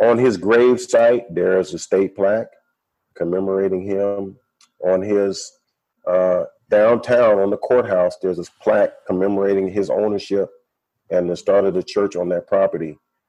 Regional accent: Sacramento, California, United States; I mean, I grew up in Sacramento.

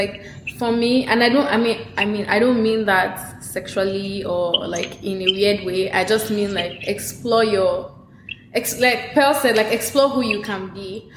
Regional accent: Nigeria; I'm a Nigerian.

